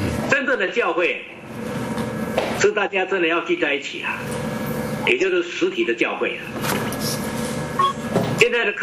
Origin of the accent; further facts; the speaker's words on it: China; 这对我们中国人或日本人来讲的话，这个是比较不可能的事情。